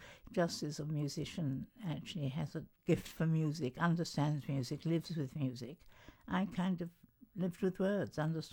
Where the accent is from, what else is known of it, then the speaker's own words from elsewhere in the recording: New Zealand; I was brought up in New Zealand, and everyone is really very practical and to the point